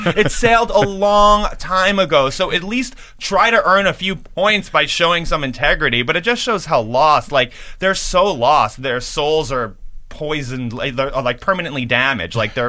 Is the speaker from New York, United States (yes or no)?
yes; New York City, New York, United States; I remember hating Giuliani, even after 9/11, and because I'm a New Yorker, hating Giuliani